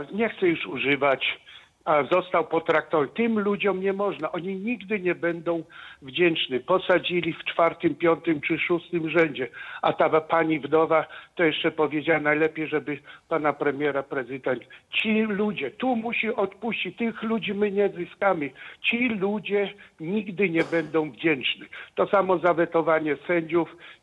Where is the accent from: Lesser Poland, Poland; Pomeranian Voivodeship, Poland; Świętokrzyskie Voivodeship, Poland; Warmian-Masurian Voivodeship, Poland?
Pomeranian Voivodeship, Poland; niech na Pomorze weźmie pozgląd, może odwiedzi, a może odwiedzi, bo prawdopodobnie ja pochodzę z małej wioseczki.